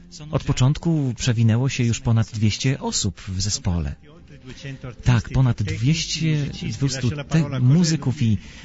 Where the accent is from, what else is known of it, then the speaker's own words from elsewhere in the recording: Spain; Polish is a second language; Jestem Hiszpanem, gram na basie i saksofonie.